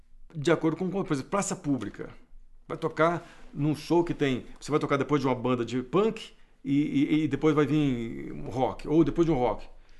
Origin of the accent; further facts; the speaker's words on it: Brasília, Federal District, Brazil; Nunca saí de Brasília para morar em outro lugar, não ser Brasília. E adoro isso aqui.